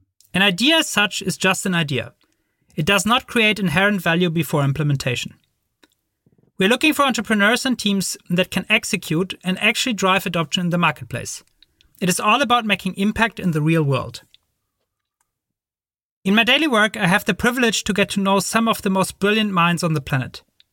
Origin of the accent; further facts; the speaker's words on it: Berlin, Germany; English is a second language; moved away as an adult; now in United States; I'm originally from Berlin